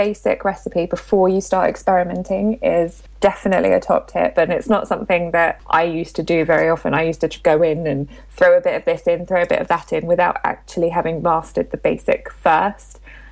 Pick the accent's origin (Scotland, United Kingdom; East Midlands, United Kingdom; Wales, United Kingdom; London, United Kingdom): Wales, United Kingdom; moved away as an adult; now in Cambridge, United Kingdom; Yeah, so I am Welsh originally and I moved to Cambridge to go to university.